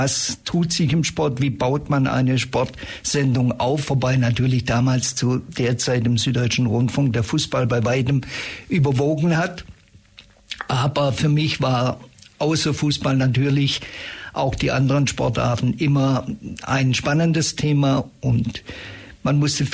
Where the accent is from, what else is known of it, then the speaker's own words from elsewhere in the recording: Stuttgart, Baden-Württemberg, Germany; now in Ulm, Germany; Ich komme eigentlich aus Stuttgart, bin 1989 beruflich nach Ulm gekommen, war vorher, wie gesagt, in Stuttgart